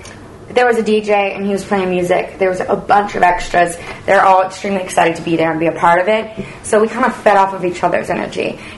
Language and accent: English; The Woodlands, Texas, United States; Just north of Houston, the Woodlands.